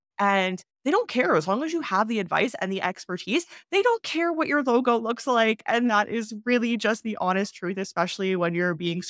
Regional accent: Canada; I find in growing up in Canada, at least, that what you mentioned in the Caribbean of how there's always some hesitation or don't do it

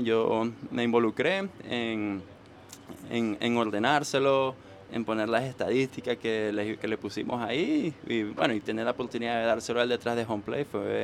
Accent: Venezuela; Yo sé que como venezolano eso pesa un poquito más

